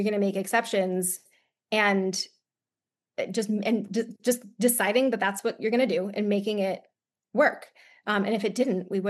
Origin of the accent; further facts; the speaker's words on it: East Coast, United States; I'm from the East Coast and I am striving to never be cold ever again.